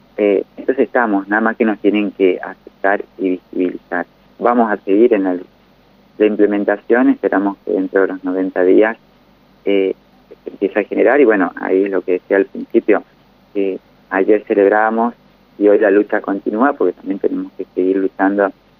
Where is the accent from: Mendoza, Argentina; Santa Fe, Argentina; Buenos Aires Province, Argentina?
Mendoza, Argentina; como mendocino lo tengo que decir